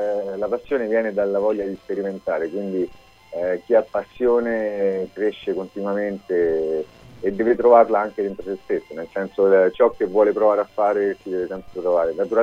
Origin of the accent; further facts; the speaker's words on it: Rome, Lazio, Italy; Da romano naturalmente prediligo dei nostri guanciali laziali